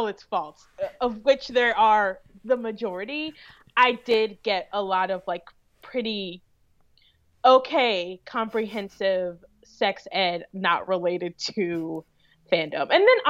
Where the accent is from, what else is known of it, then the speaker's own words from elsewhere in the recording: Kentucky, United States; I'm also born and raised in Kentucky.